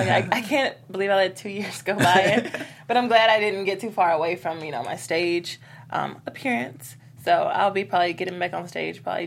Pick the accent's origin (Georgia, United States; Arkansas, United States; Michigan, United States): Georgia, United States; since I do like to eat, I'm from Georgia